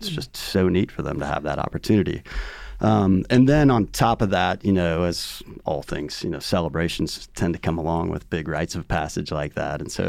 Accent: Kansas City, Missouri, United States; So I grew up in Kansas City and in a really strong faith-based family, Christian faith family.

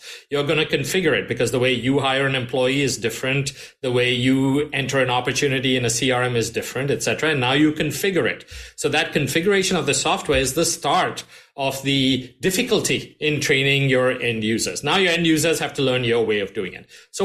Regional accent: Mumbai, Maharashtra, India; And I grew up in Bombay in India.

